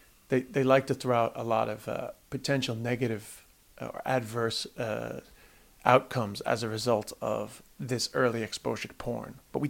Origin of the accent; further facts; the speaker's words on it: United States; luckily, I guess, because I grew up in the States